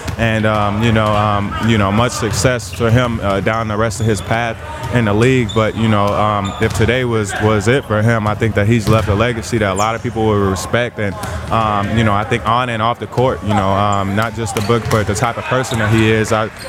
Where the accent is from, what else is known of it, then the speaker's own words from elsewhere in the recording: Gary, Indiana, United States; But, you know, growing up in Gary, you know, he started a camp where he would do every year for kids for free.